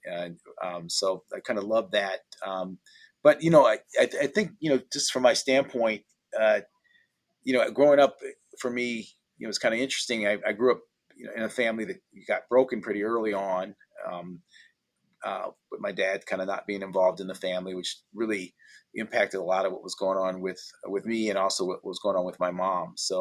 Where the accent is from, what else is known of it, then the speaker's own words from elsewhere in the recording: Toledo, Ohio, United States; But I was born in Toledo, and Toledo's kind of something else.